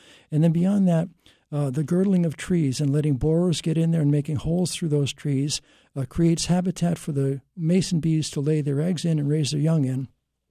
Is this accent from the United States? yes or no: yes; Massachusetts, United States; where I grew up in Western Mass, we never had ticks as when I was a kid.